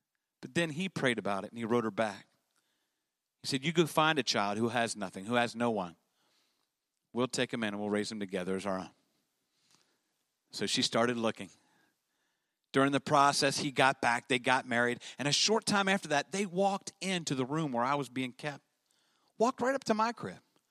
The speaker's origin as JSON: {"language": "English", "region": "Maryland", "country": "United States", "tie": "born or raised there", "said": "And immediately after I was born, I was placed into an orphanage in Western Maryland."}